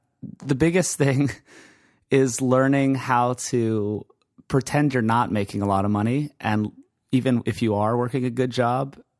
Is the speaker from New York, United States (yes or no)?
no; Hawaii, United States; now in Los Angeles, United States; Yeah, sure. I grew up in Hawaii, so that was interesting.